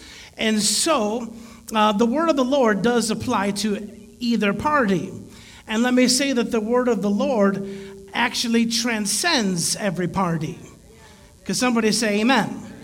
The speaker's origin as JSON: {"language": "English", "town": "Chicago", "region": "Illinois", "country": "United States", "said": "I grew up a Democrat, and because I'm from Chicago and I'm a minority, I'm Latino, so I grew up a Democrat"}